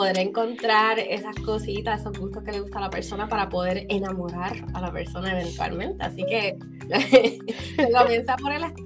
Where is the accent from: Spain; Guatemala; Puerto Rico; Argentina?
Puerto Rico; Sí, soy boricua, soy de acá, de Puerto Rico, of course.